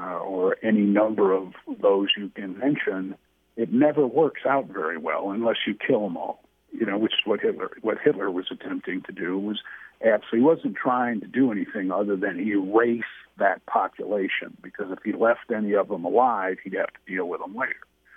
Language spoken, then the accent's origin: English; South Africa; And I'm from South Africa half the time in my childhood